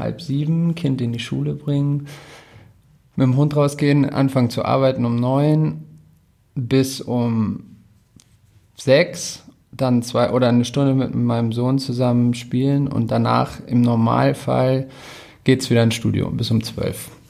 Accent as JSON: {"language": "German", "town": "Munich", "region": "Bavaria", "country": "Germany", "said": "ich komme aus München, bin Musikproduzent, 36."}